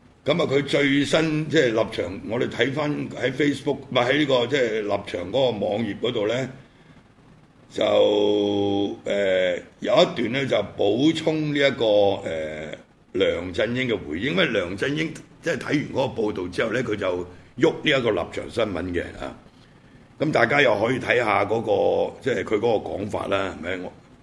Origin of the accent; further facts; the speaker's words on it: Hong Kong; 咁我哋香港人比較關心嘅就係兩個前特首係嘛？